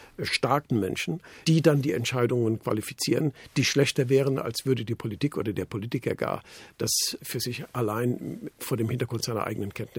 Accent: Gau-Algesheim, Rhineland-Palatinate, Germany; now in Berlin, Germany; ich komme aus Rheinland-Pfalz, aus Gualgesheim, bei Bingen, Mainz.

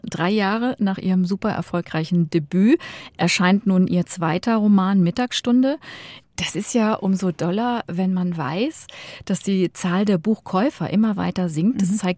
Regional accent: North Rhine-Westphalia, Germany; Also ich bin zum Beispiel im Sauerland aufgewachsen. Mhm. Da hat man auch platt gesprochen. Ja. Das weiß ich noch, die Alten. Und ich bin zwar nicht direkt auf dem Dorf groß geworden, aber es war ein Kaff.

